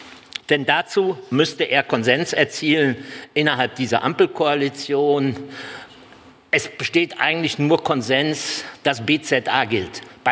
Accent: Rhineland, Germany; Ich habe immer noch als Rheinländer die Hoffnung

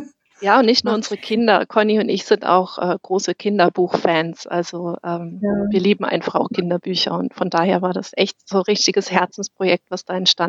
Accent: Flensburg, Schleswig-Holstein, Germany; born there; now in Bad Wildbad, Germany; weil ich komme ja gebürtig aus Flensburg. Ich bin quasi zugezogen nach Bad Wildbad

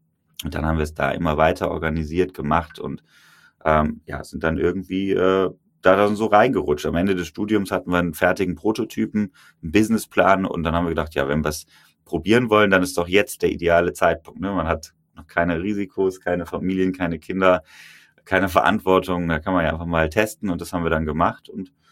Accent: Cologne, North Rhine-Westphalia, Germany; Da hatte ich irgendwie als Kölner Junge nicht so viel Erfahrung mit.

